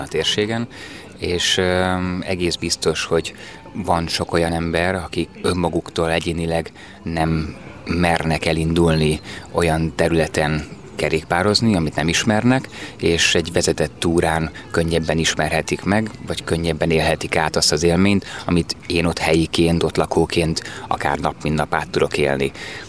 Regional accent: Pécs, Baranya, Hungary; Egyébként, ahonnan én jövök, Pécset is

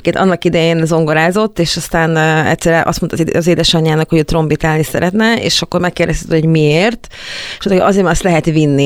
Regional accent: Vojvodina, Serbia; ugye én Vajdaságból származom

